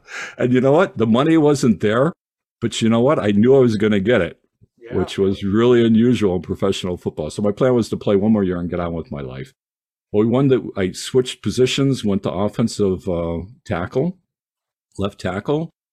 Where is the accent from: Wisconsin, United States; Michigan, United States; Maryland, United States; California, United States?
Michigan, United States; Detroit; they had a team right there in my home town of Detroit called the Michigan Panthers.